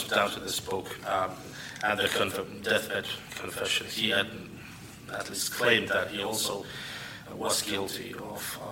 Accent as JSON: {"language": "English", "town": "Turku", "region": "Southwest Finland", "country": "Finland", "said": "I'm from Turku in Finland."}